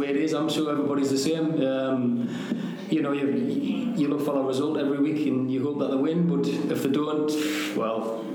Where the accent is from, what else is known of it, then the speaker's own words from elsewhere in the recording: Ashington, North East England, United Kingdom; It was because obviously we're from Ashington as well, which is where Jackie and Bobby Charlton are from, Jackie Milburn.